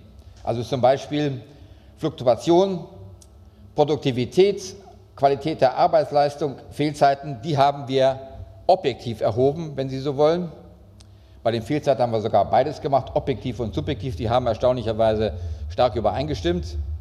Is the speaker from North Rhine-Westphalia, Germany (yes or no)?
yes; North Rhine-Westphalia, Germany; Natürlich, ich komme aus Westfalen, da ist der Fettweg Europas, da werden die meisten Würste hergestellt.